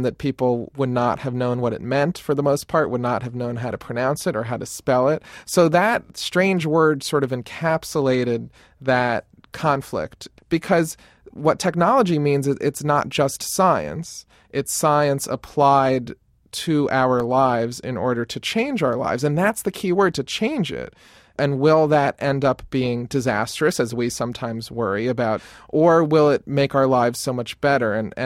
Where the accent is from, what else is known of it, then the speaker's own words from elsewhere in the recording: Florida, United States; now in Boston, United States; I grew up in South Florida, and there was no history.